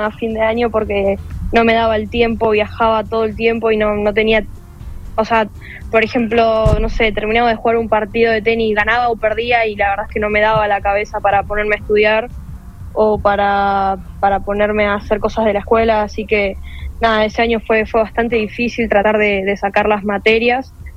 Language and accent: Spanish; Ricardone, Santa Fe, Argentina; Bueno, yo arranqué ahí en Ricardón, en mi pueblo.